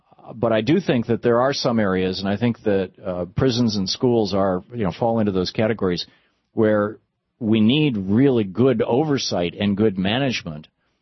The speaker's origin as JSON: {"language": "English", "region": "Michigan", "country": "United States", "tie": "born or raised there", "said": "When I was growing up in Michigan, the Michigan Insurance Bureau"}